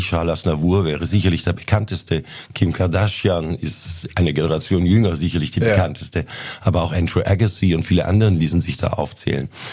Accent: Stuttgart, Baden-Württemberg, Germany; ich bin fern von Jerewan geboren, nämlich in Neckartal. In Stuttgart aufgewachsen, habe in Tübingen studiert, Kunstgeschichte und Musikwissenschaften.

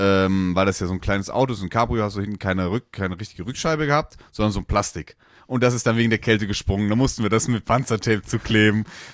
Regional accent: Dortmund, North Rhine-Westphalia, Germany; born there; ich komme ja gebürtig aus Dortmund

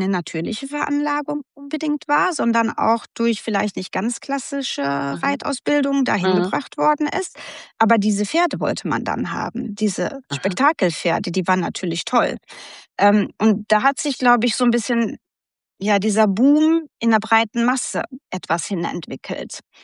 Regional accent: Sweden; German is a second language; Ich bin gebürtige Schwedin, bin da in groß geworden, zur Schule gegangen und in einer Pferdefamilie groß geworden.

